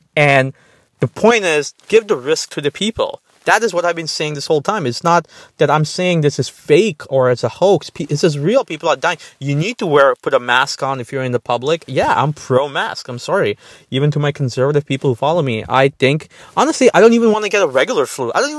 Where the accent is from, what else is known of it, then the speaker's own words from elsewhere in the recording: India; now in United States; Listen, I come from India.